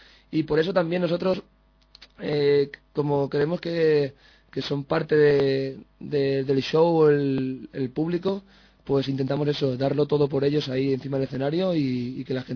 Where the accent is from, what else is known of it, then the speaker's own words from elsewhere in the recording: Valencia, Valencian Community, Spain; born there; now in Barcelona, Spain; por parte de padre soy gallego, por parte de madre soy sevillano y yo nací en Valencia